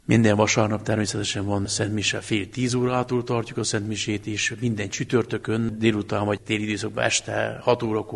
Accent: Alfalu, Harghita, Romania; Én születésileg egyébként Gyergyó alfalvi vagyok, Gyergyó medencének egy egyik legrégibb közösségehez tartozok, tőlem katolikus vidékről származom.

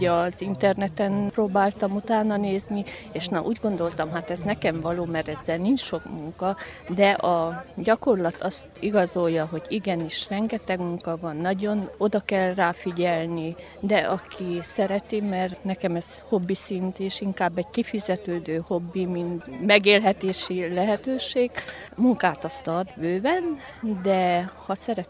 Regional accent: Kisgalambfalva, Harghita, Romania; Kisgalambfalvárról jöttem, és levendula termelő vagyok.

